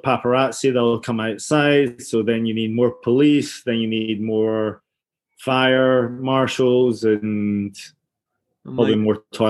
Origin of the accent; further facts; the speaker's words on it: Glasgow, Scotland, United Kingdom; accent: Glaswegian; So I put on my thickest Glaswegian accent and entertained for the next 20 minutes.